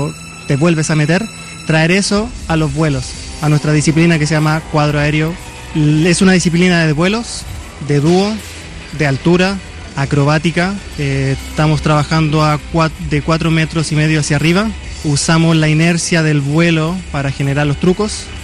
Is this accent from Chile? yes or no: yes; Chile; born there; Yo nací en Chile, o sea, tengo una costa muy grande y mis mejores recuerdos con mi familia eran en el mar.